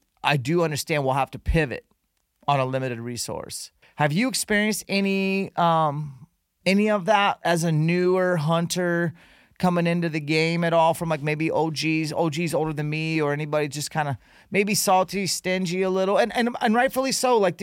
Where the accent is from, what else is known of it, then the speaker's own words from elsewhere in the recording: Utah, United States; like in Utah, my home state.